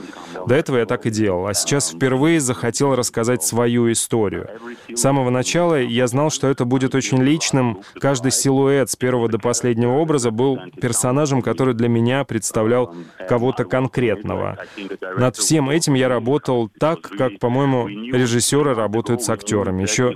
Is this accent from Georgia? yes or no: yes; Georgia; moved away as an adult; Я вырос в Грузии и жил там до 20 лет, так что Грузия была большой частью моего становления